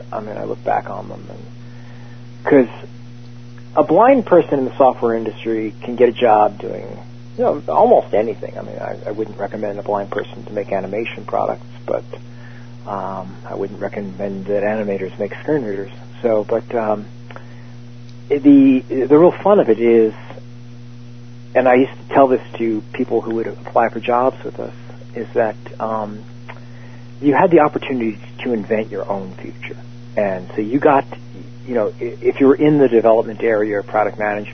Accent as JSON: {"language": "English", "region": "New Jersey", "country": "United States", "tie": "born or raised there", "said": "Well, I grew up in New Jersey. I'm in my mid-40s."}